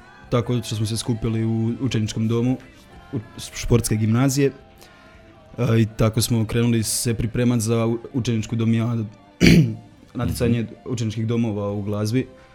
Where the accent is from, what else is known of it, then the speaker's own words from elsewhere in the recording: Davor, Brod-Posavina County, Croatia; Ja sam iz Davora.